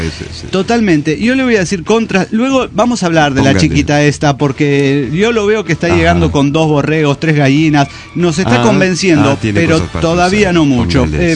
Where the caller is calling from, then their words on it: Aguascalientes, Mexico; de Aguascalientes.